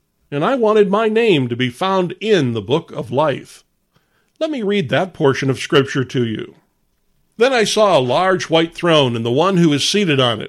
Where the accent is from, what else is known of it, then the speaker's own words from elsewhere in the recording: Midwest, United States; born there; I was born in the Midwest part of the United States in the 1950s.